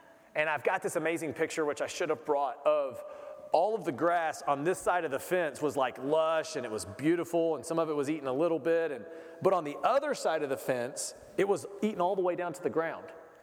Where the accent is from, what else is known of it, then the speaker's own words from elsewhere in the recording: United States; now in Honduras; I'm an American. I'm as American as any person you've ever met, probably. And I moved to Honduras.